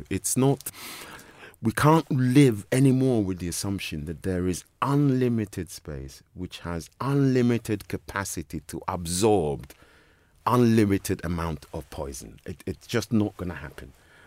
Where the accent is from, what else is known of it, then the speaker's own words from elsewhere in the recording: Chelsea, London, United Kingdom; I grew up in West London, just off the Lotts Road in Chelsea, and in the shadow of Battersea Power Station